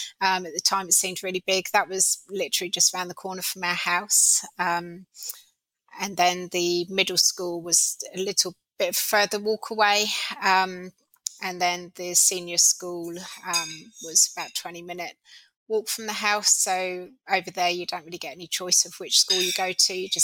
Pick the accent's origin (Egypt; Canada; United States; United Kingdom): United Kingdom; Southampton, South East England; moved away as an adult; now in Australia; I grew up in Southampton in the UK. That's famous for being where the Titanic sailed from.